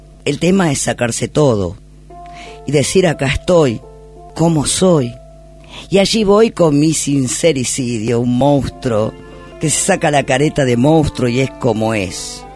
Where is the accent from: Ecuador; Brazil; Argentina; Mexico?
Argentina; Tapiales, Buenos Aires Province; born there; no nací en Recoleta. Nací en La Matanza, en Tapiales, y voy y vengo.